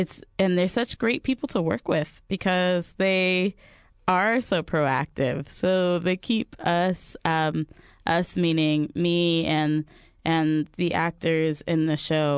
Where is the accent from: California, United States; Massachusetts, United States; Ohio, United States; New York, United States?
California, United States; Hayward; I'm originally from Hayward, and we went to the same church